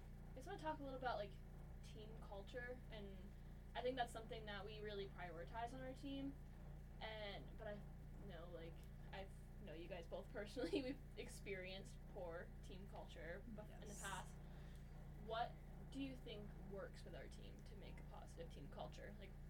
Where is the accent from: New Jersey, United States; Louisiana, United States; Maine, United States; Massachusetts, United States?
Maine, United States; I'm from Maine, and I looked at a lot of the D3 schools in Maine, which we have a lot of.